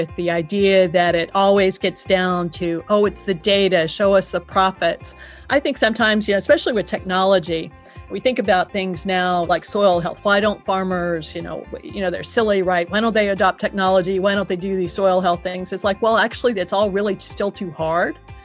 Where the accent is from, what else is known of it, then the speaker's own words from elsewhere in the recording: Kentucky, United States; now in Boston, United States; you'll see that I live in Boston. I was at Harvard Business School, but I'm from Kentucky. And not only am I from Kentucky, my dad was a farm equipment dealer there.